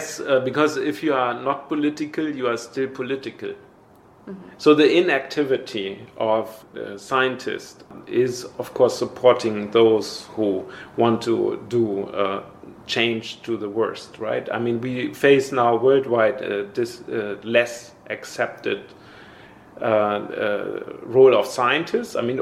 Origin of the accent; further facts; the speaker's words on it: Bremen, Germany; also born or lived in Berlin; So I moved from my hometown Bremen to study biology in Berlin, and this was just shortly after the wall came down.